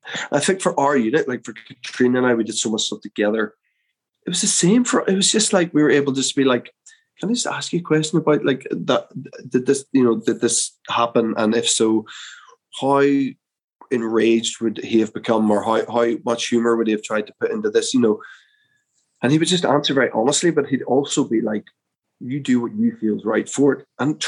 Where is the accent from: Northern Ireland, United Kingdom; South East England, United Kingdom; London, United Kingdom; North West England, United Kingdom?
Northern Ireland, United Kingdom; Belfast; I'm from Belfast, you know, so I know these people, like I grew up with these people.